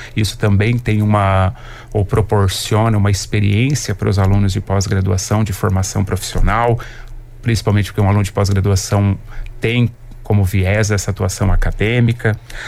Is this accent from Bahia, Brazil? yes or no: no; Paraná, Brazil; eu sou do oeste do Paraná, sou paranaense, fiz o curso de agronomia também numa universidade estadual aqui do Paraná, que é a Unioeste.